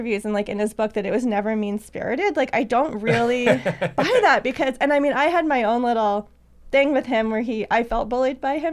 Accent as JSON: {"language": "English", "town": "Ottawa", "region": "Ontario", "country": "Canada", "tie": "born or raised there", "said": "I grew up in Ottawa"}